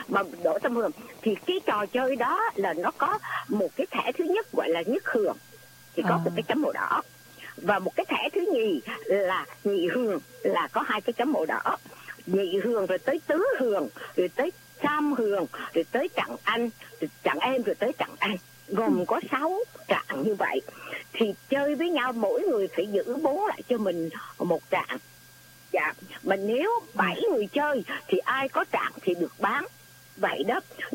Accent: Huế, Thừa Thiên Huế, Vietnam; Trong gia đình chúng tôi á thì chỉ có một cái là chơi sâm hường vì chúng tôi là người Huế.

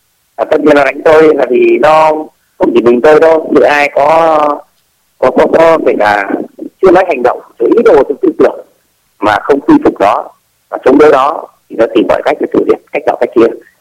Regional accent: Hanoi, Vietnam; Nó từ mình, quê mình như Tấn Ninh mình, mà tôi lớn lên Hà Nội từ bé.

